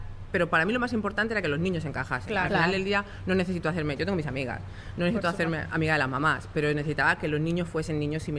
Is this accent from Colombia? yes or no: no; Spain; En España no existe, yo soy española, en España no existe homeschool.